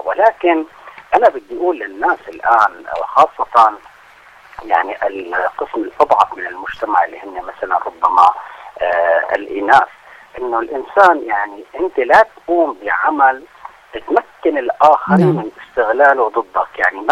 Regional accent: Syria; نحن عندنا في سوريا موضوع الجريمة الإلكترونية

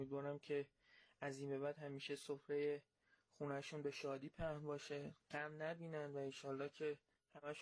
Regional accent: Shahrekord, Chaharmahal and Bakhtiari, Iran; اهل شهر کردم.

